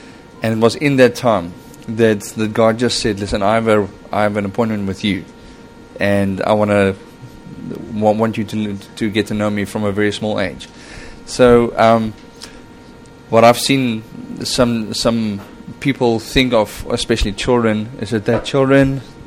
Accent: Cape Town, Western Cape, South Africa; That's my lovely wife, Liesel, there, and we're from Cape Town.

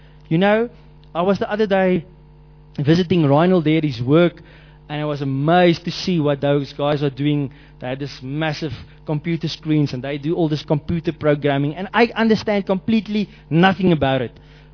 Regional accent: South Africa; now in Namibia; I grew up in South Africa

